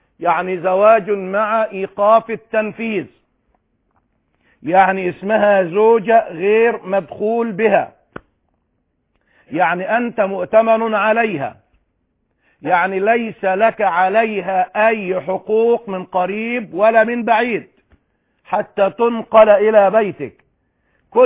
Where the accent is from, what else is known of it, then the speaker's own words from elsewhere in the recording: Egypt; في بلادنا مصر